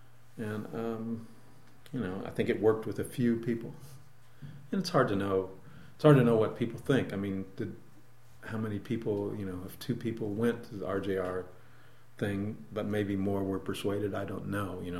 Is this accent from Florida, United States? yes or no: no; Missouri, United States; North Missouri. Almost in Iowa.